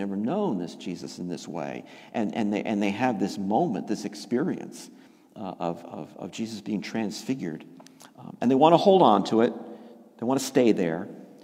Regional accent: Yonkers, New York, United States; and of course, in my hometown in Yonkers at that time, where I was living growing up still.

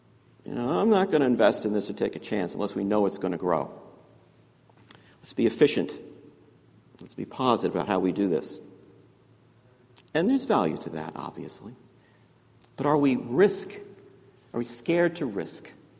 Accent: Yonkers, New York, United States; I grew up in Yonkers, New York. Heard me say that before. Just north of the Bronx.

